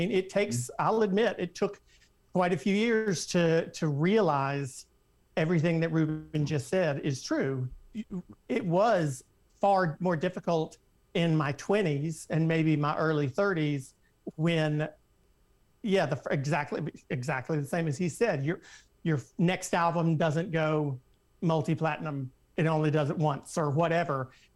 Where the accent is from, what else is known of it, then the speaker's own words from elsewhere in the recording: the South, United States; We're both from the South.